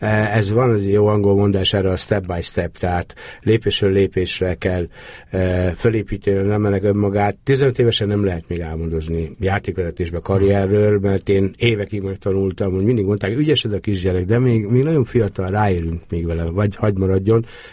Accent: Emőd, Borsod-Abaúj-Zemplén, Hungary; born there; Nem, én Emődön születtem. Emődön születtem

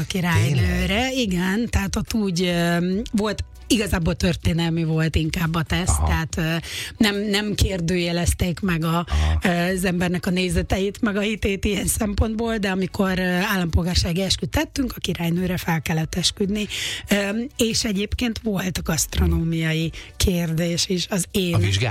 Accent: Hungary; én soha nem is akartam kimaradni, magyar vagyok, és az is maradtam

